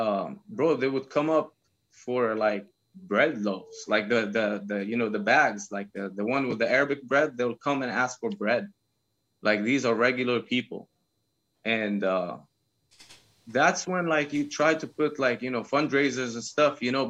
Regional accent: Abu Dhabi, United Arab Emirates; Before I got the American citizenship, bro, I was born and raised in Abu Dhabi, right?

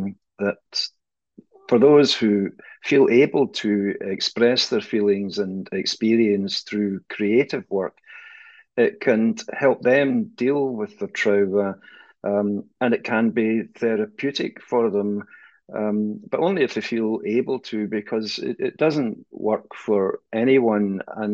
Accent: Scotland, United Kingdom; because I'm from Scotland

